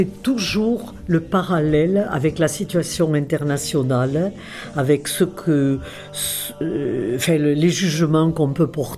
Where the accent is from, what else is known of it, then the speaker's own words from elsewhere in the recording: Occitanie, France; born there; Voilà, je suis née dans l'Aveyron pour des raisons liées à la résistance. Parce que mon père était corse